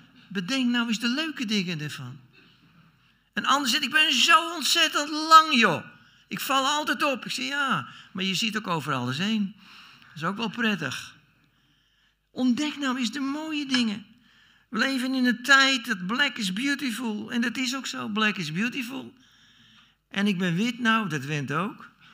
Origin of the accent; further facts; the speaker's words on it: Netherlands; die waren toch wel een beetje lastig voor ons als Nederlanders.